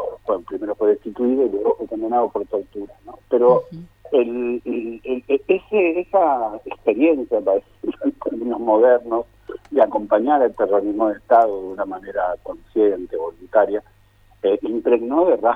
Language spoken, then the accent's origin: Spanish; Santa Fe, Argentina; Yo soy santafesino de la ciudad